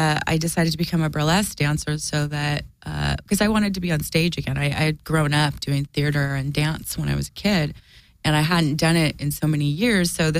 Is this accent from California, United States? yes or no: yes; Costa Mesa, California, United States; And plus, I grew up in Costa Mesa, so, like, everyone was tan and blonde